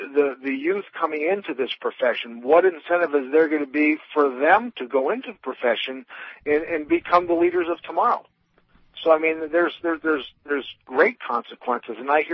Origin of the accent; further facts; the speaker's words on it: Pennsylvania, United States; You know, I'm originally from Pennsylvania. My parents still live there